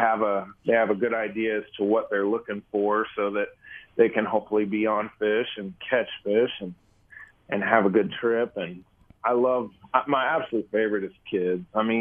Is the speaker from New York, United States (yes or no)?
no; Wichita, Kansas, United States; also born or lived in Pratt; I grew up fishing down by Wichita. I'm from Wichita, Kansas, kind of western Kansas, too. I actually was out by Pratt. I actually graduated from Pratt High School